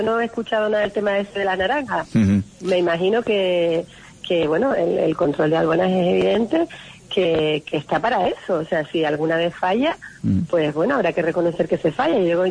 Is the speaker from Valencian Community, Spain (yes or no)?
no; Canary Islands, Spain